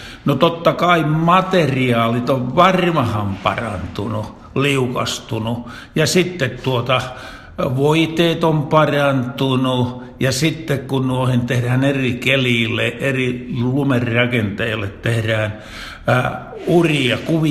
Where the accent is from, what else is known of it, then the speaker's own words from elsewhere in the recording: South Ostrobothnia, Finland; meillä Etelä-Pohjanmaalla